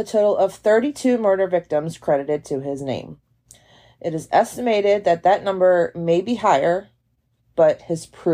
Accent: United States; And I'm sure you guys can tell I'm American.

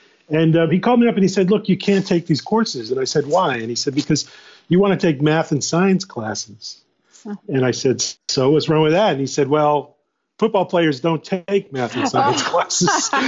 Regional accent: New York City, New York, United States; I grew up in New York City in Brooklyn, and we were city champs 1 year

